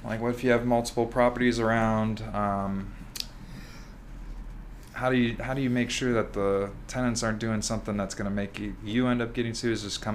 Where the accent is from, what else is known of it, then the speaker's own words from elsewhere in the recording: Chicago, Illinois, United States; we grew up in Chicago, and so we'd fly out there.